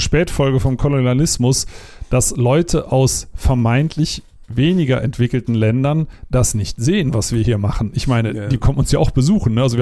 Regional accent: Sinzig, Rhineland-Palatinate, Germany; Wir haben das gerade hier aus der Nähe auch aus Sinzig mal überprüft, meiner alten Heimatstadt.

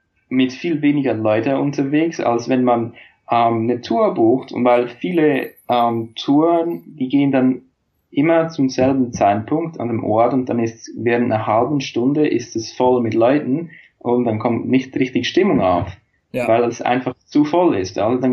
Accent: Switzerland; weil zum Beispiel in Australien kann ich als Schweizer kein Work and Travel Visum beantragen

